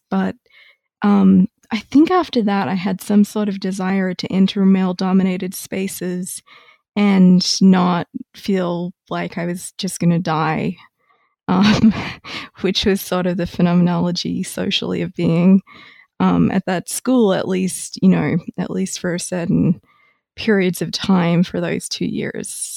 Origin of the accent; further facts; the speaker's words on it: Australia; now in United States; And I am originally Australian. I did my undergraduate degree at Melbourne and then went to MIT for graduate school